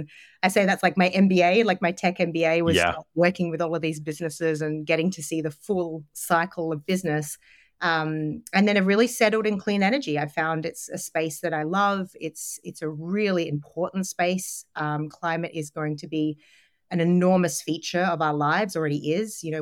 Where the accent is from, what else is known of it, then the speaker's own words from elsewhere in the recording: Australia; now in United States; Sure. So born and raised in Australia